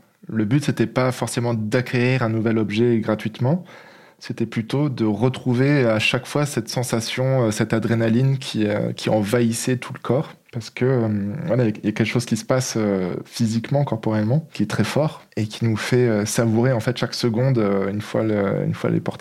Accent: France; On vient des quatre coins de la France.

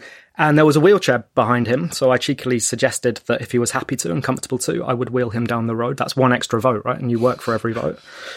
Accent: Camden Town, London, United Kingdom; the shop that was my favourite place growing up in Camden Town as a kid

